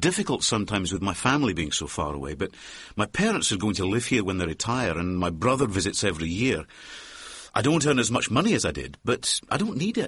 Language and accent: English; Scotland, United Kingdom; moved away as an adult; now in New Zealand; Well, I'm originally from Scotland, but I moved to New Zealand 3.5 years ago. Now I own a backpacker's hostel in the North Island.